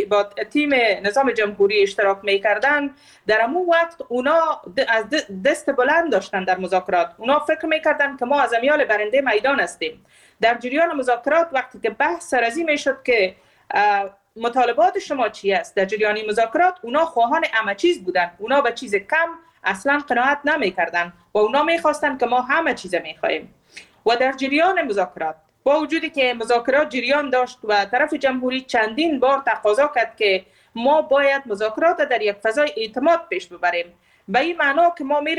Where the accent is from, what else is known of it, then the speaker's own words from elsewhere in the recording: Afghanistan; moved away; من به عنوان یک افغان کمیال خودم متاسفانه بنابر اونمو وضعیتی که در افغانستان ایجاد شده نتونستیم داخل کشور خود زندگی کنم و به اصطلاح ما خودم مهاجر هستم.